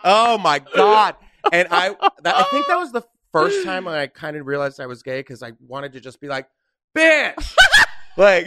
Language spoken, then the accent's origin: English; San Antonio, Texas, United States; I was in San Antonio all the way. So I say I'm from San Antonio because I spent the most time there.